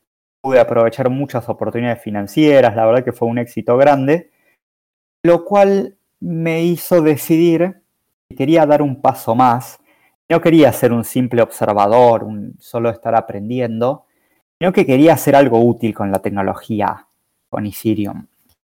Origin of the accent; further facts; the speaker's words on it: Buenos Aires, Argentina; 34 años, nací en el 87, por si a alguno le resulta más fácil calcularlo de esa manera. Soy de Buenos Aires, vivo en Buenos Aires. Me volví a instalar por la pandemia.